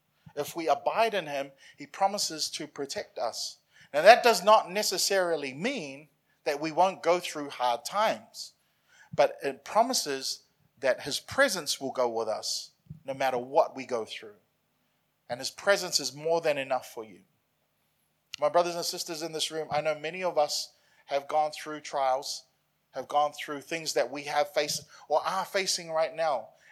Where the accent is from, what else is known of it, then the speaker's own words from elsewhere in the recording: Auckland, New Zealand; now in Brisbane, Australia; I grew up in Auckland. Auckland's a lot smaller in terms of geographically.